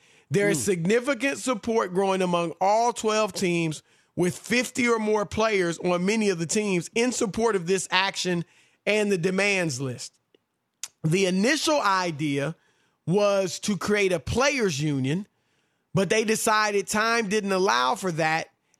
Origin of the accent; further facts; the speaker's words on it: Louisiana, United States; I'm from Louisiana.